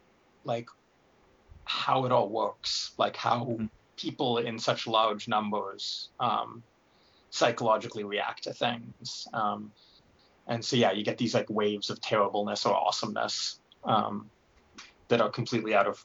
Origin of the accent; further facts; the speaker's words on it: Canada; I find it weird as a Canadian.